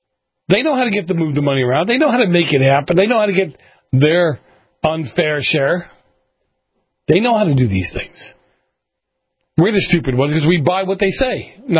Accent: Boston, Massachusetts, United States; Because, you know, I grew up in Boston. You guys all know that.

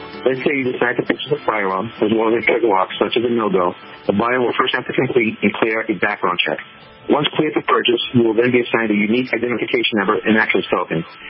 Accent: Lawrence, Massachusetts, United States; I grew up in Lawrence, Mass.

